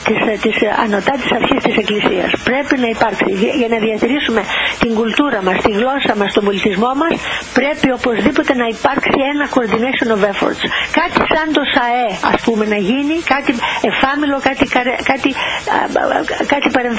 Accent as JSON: {"language": "Greek", "country": "Greece", "said": "Αυτά που κάνω είναι χρέος και υποχρέωσή μου σαν Ελληνίδα, να το κάνω για την πατρίδα μου."}